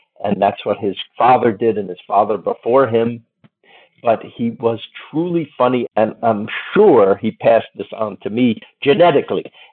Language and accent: English; Queens, New York, United States; born there; And guess what else is from Queens? Me. I was born there.